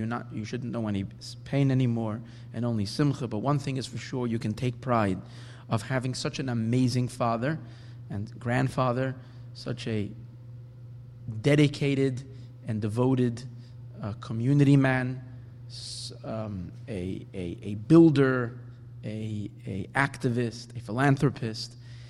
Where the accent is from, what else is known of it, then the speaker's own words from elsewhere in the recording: Borough Park, New York, United States; now in Los Angeles, United States; And I know Stanley from when I was a little boy, way before I came to Los Angeles, growing up in Borough Park.